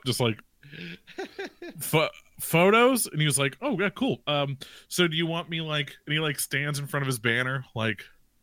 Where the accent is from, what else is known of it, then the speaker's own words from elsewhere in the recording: United States; like I have absolutely zero power over anything. I'm literally just the American face.